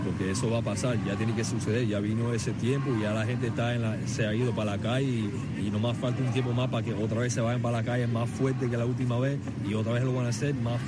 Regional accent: New Jersey, United States; born there; mi padre es de Cuba, nació en La Habana, mi madre es de Perú. Yo nací aquí en Nueva Jersey, soy mitad cubano, mi abuelo es de La Habana, mi abuela es de Wine

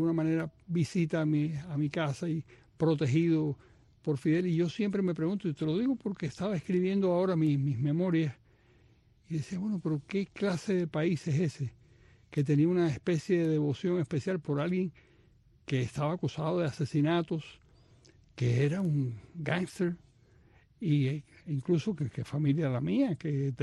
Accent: Havana, Cuba; born there; yo nací en La Habana Vieja, es decir, no creo que fue una clínica, no en mi casa, pero en mi casa nació mi hermano mayor, pero era en la calle Tejadillos, que es una calle que sale a la catedral.

